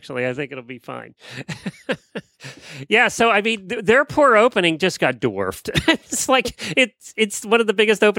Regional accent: Ocala, Florida, United States; from Ocala, Florida.

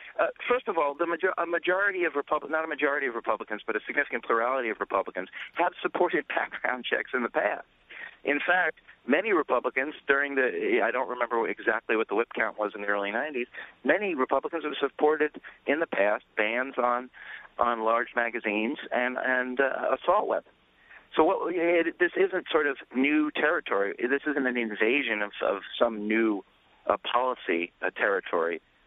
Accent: New York City, New York, United States; But I am from New York City, and I did grow up in the 80s, and I did witness gun violence.

